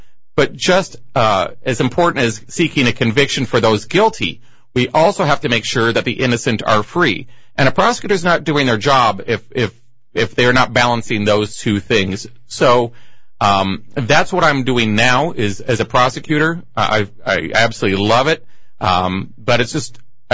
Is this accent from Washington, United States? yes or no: yes; Wenatchee, Washington, United States; I'm not born, but I was raised in Wenatchee. I moved here in 1970.